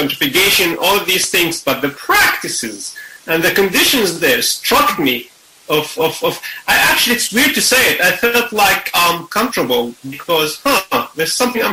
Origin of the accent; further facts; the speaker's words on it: Palestine; now in United States; when I came from Palestine, I spent in 2006, I spent 6 months in New York, but immediately 2 years in the South Side of Chicago